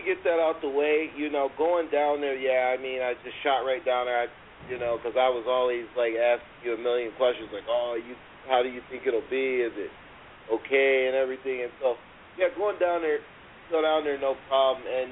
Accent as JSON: {"language": "English", "country": "United States", "said": "clearly, you know, I'm American"}